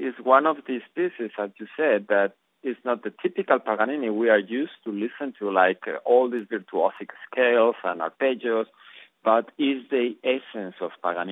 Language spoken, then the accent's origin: English; La Rioja, Spain; I grew up in Rioja, and the typical music from my region is the jota